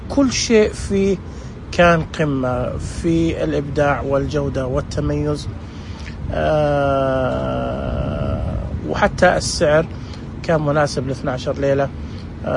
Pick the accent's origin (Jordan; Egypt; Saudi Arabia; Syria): Saudi Arabia; عندنا في مكة مثلا تجد أنه الباصات موجودة لكن لا تغطي كامل المدينة.